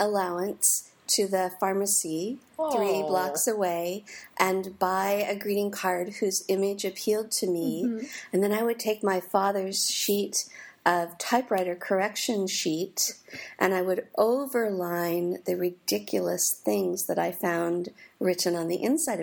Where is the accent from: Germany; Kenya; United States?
United States; Portland, Oregon; I grew up in Portland, Oregon